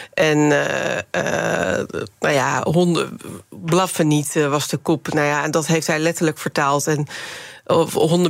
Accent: Rotterdam, South Holland, Netherlands; born there; lokale verkiezingen en landelijke verkiezingen, Rotterdam, waar ik geboren ben, vrij laag ligt

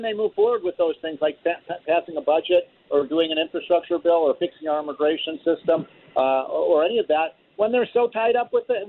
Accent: Illinois, United States; I'm from Illinois.

